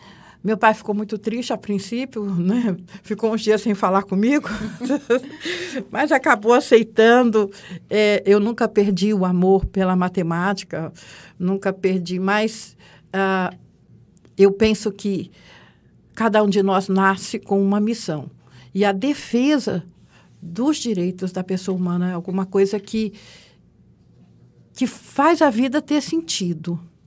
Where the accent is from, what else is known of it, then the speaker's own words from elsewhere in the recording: Juiz de Fora, Minas Gerais, Brazil; Eu sou nascida, Jaci, em Juiz de Fora. Eu sou mineira de Juiz de Fora, nasci em 4 de junho de 1951, eu tenho 70 anos. Cresci em Juiz de Fora, meu pai é descendente de alemães, minha mãe é mineira de Barbacena, pertinho de Juiz de Fora.